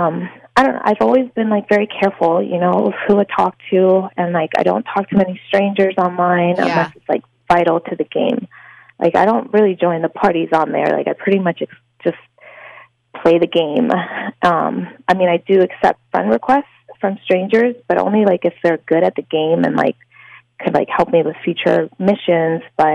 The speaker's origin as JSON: {"language": "English", "region": "Indiana", "country": "United States", "said": "When he told me his age, I was like the same age, and I did say I'm from Indiana and he's from Ohio."}